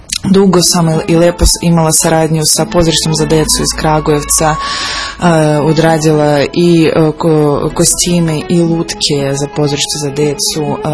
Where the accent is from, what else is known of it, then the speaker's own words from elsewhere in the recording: Kyiv, Ukraine; Serbian is a second language; moved away as an adult; now in Serbia; Došla sam iz Kijeva, inače sam kostimograf, dugo sam radila u struci u Kijevu